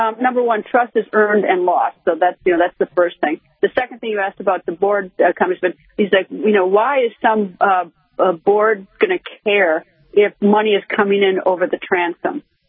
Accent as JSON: {"language": "English", "region": "Wisconsin", "country": "United States", "tie": "born or raised there", "said": "I grew up next door in Wisconsin."}